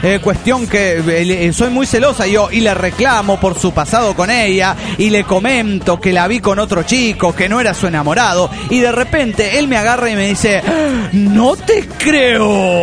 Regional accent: Monterrey, Nuevo León, Mexico; de Monterrey.

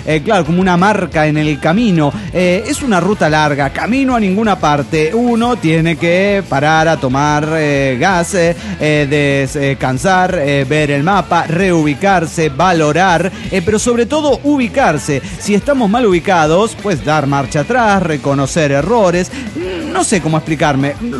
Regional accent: Angamacutiro, Michoacán, Mexico; yo pensé que ya habías dominado la pronunciación de mi pueblo porque en otros programas lo has dicho de manera magistral

